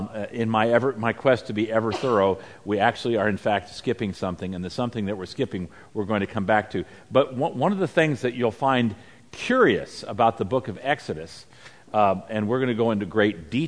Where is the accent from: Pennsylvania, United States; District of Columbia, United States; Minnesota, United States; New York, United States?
District of Columbia, United States; Washington; But then again, I'm from Washington, D.C.